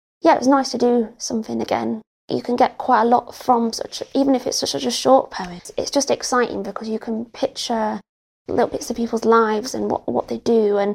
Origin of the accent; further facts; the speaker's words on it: New York, United States; I'm from New York originally